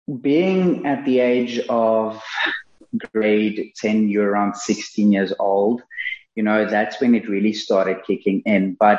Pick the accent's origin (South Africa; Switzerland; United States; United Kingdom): South Africa; Mpumalanga; But yeah, I was born and raised, like you said, in Mpumalan